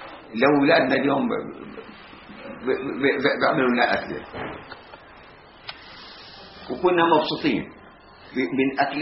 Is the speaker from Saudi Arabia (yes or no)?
no; Palestine; moved away; والله سنتين طلعنا من فلسطين